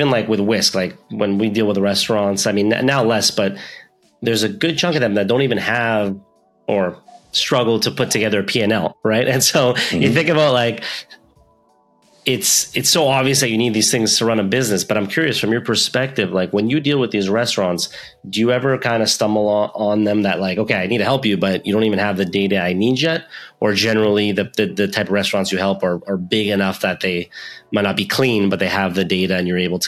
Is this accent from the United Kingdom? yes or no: no; Montreal, Quebec, Canada; also born or lived in Toronto; I grew up in Montreal. I spent a lot of time in Toronto